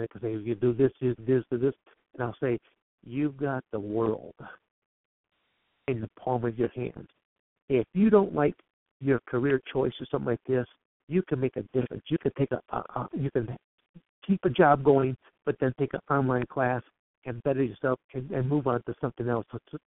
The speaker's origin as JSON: {"language": "English", "town": "Coldwater", "region": "Michigan", "country": "United States", "tie": "born or raised there", "said": "So like I'm born and raised in Michigan"}